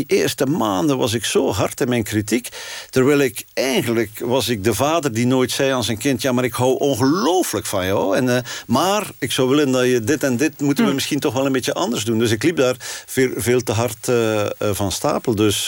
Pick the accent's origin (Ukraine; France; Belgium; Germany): Belgium; Flanders; now in Netherlands; Ik blijf een Vlaming, geboren en getogen in Vlaanderen. Met Vlaamse kinderen en kleinkinderen. En een Vlaamse cultuur die heel diep in mij zit. En een Vlaamse opvoeding.